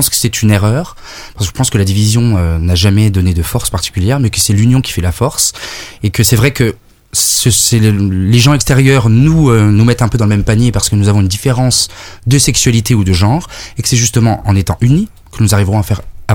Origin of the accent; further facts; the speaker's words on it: Grand Est, France; Moi, je suis originaire de Lorraine.